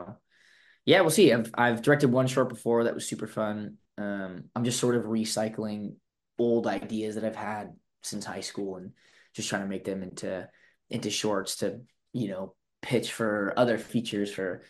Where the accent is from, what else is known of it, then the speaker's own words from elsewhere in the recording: Claremont, California, United States; I'm trying to film it in my hometown of Claremont. So it's at some of the colleges here.